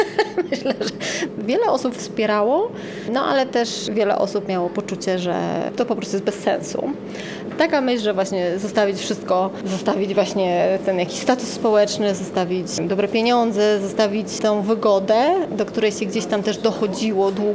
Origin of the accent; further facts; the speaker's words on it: Gdańsk, Pomeranian Voivodeship, Poland; wróciłam do Gdańska, jestem z Gdańska, mam tutaj również przyjaciół